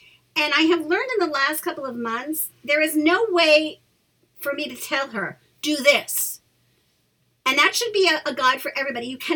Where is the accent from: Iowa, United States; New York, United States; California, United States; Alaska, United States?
New York, United States; New York City; I was born and raised in New York City. Not New York, New York City. I still live in New York.